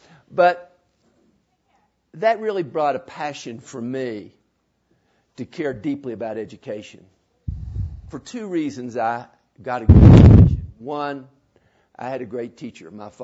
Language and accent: English; New York, United States; accent: New York; You probably are surprised that I didn't go to inner city New York schools with my accent.